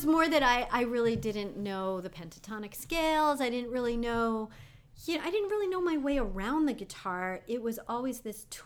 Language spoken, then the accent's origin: English; East Windsor, New Jersey, United States; I grew up in New Jersey.